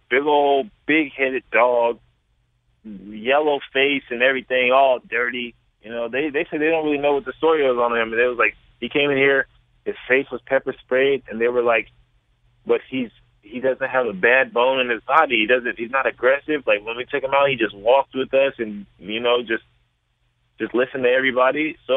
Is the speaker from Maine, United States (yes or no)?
no; California, United States; it made me miss home because, you know, I'm from California.